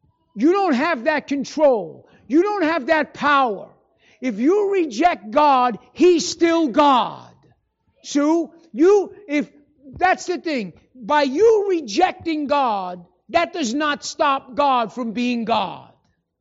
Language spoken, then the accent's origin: English; Casa Grande, Arizona, United States; now in Phoenix, United States; I'm from Casa Grande, and not only that, I live in Phoenix now.